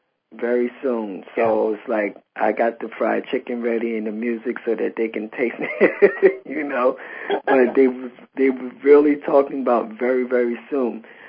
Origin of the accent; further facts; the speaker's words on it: East Coast, United States; I'm originally from the East Coast